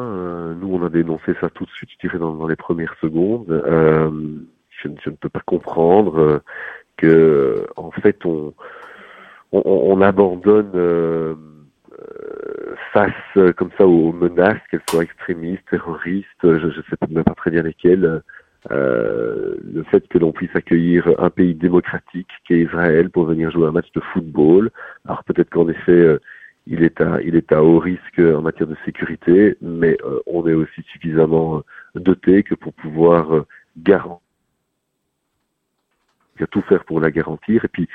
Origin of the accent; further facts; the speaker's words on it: Brussels, Belgium; Moi, je suis bruxellois fier de l'être, et je défendrai l'identité bruxelloise jusqu'au bout